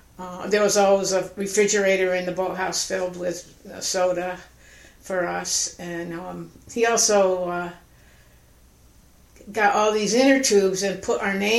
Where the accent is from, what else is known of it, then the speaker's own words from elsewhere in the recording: Sidney, New York, United States; born there; I was born in Sydney, New York, July 30th, 1945, at The Hospital.